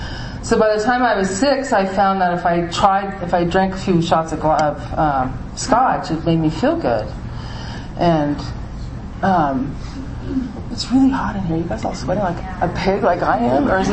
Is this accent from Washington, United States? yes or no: yes; Seattle, Washington, United States; born there; I was born in Seattle to an alcoholic family.